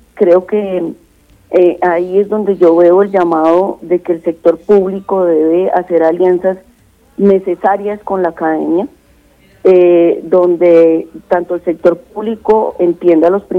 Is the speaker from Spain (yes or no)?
no; Colombia; somos colombianos para ver el partido de fútbol, pero no somos colombianos para rescatar patrimonio.